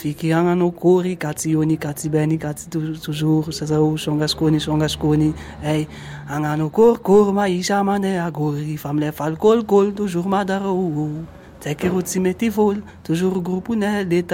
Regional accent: Chiconi, Mayotte, France; Je suis originaire de Chikoni. J'ai 27 ans.

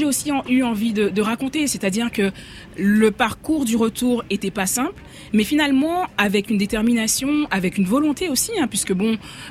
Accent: Montfermeil, Île-de-France, France; born there; Donc, je suis née à Montfermeil.

